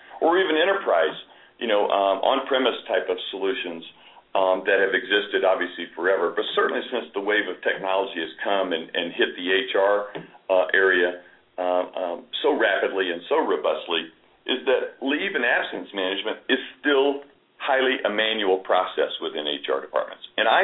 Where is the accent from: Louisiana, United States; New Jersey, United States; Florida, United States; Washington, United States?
Louisiana, United States; now in Denver, United States; I'm not a native of Colorado. I grew up in Louisiana, moved a lot of places around the country in various parts of my career.